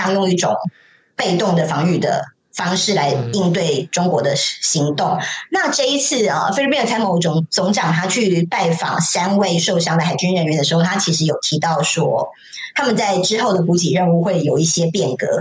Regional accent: Taiwan; 像我是台湾人嘛

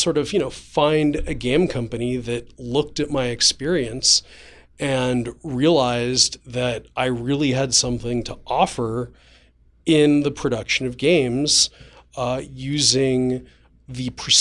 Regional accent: Los Angeles, California, United States; I'm from Los Angeles, born and raised.

